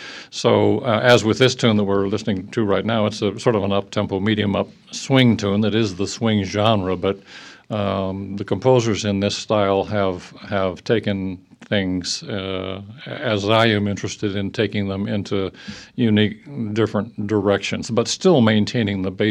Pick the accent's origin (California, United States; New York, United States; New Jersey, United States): California, United States; Yreka; a place that I had come to because I was born and raised in Yreka.